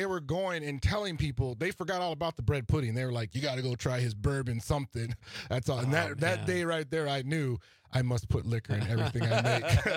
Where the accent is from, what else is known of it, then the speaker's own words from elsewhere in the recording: New Orleans, Louisiana, United States; Yeah, so I'm from New Orleans